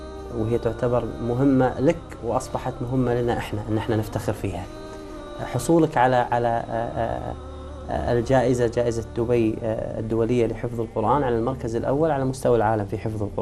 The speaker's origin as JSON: {"language": "Arabic", "country": "Qatar", "said": "حتى اتصلت عليك وانا من قطر، تذكر الاتصال؟"}